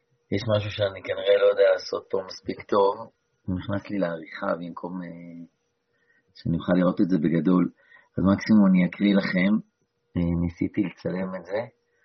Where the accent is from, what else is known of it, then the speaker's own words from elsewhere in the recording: Herzliya, Tel Aviv District, Israel; בהרצליה שאני גדלתי בה, אני בהחלט יכול לומר שיום שישי בצהריים היה סוף יום, סוף שבוע, אבל באמת, חיות נסגרו, ושבת ירדה על העיר החילונית.